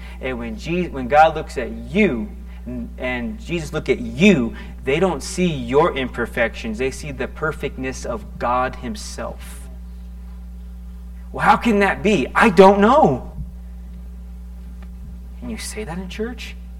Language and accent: English; Florida, United States; I'm from Florida. I'm a surfer boy.